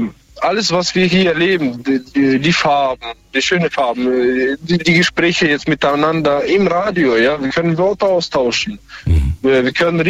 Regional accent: Moldova; ich komme gebürtig aus Moldawien

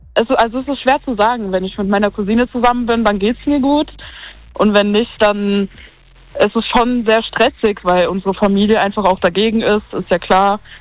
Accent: Russia; now in Germany; Ursprünglich aus Russland.

